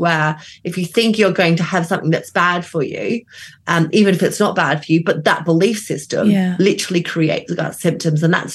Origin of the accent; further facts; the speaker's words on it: Australia; but I am Australian, so I know that it happens